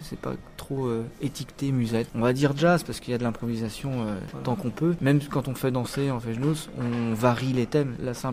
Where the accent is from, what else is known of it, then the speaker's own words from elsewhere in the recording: Le Faouët, Brittany, France; dans le centre Bretagne, dans le Morbihan, au Faouët exactement, là où j'ai grandi